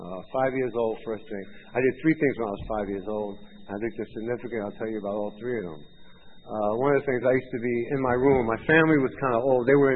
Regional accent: White Plains, New York, United States; born there; I was born in White Plains, New York. My family gave me for adoption at birth.

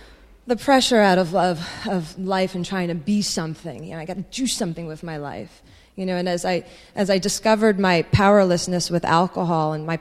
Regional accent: Rahway, New Jersey, United States; born there; I was born in Rahway, New Jersey. Yeah, where there's a big prison.

